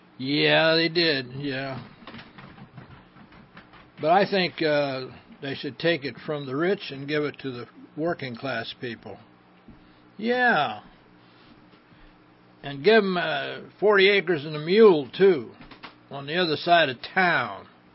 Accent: Northern United States, United States; I grew up in the North where the form of racism practice was high but not close, and moved to the South where racism was close but not high.

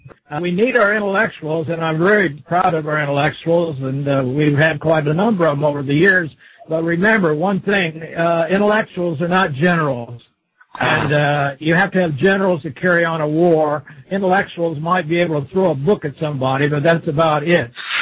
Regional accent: United States; I'm from the United States

